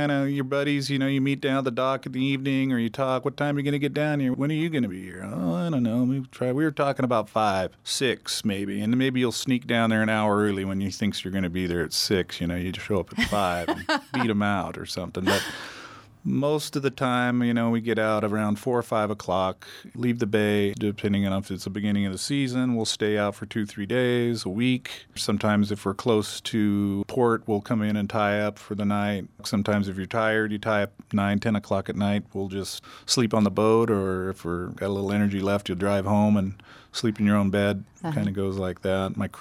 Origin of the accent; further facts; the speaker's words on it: Trinidad, California, United States; because I grew up in Trinidad on the water, my friends' parents were fishermen, so I would spend a lot of time around the docks.